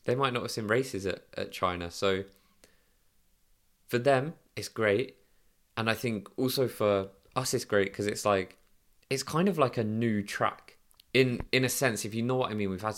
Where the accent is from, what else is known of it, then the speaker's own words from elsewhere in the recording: United Kingdom; I mean, look, we're British.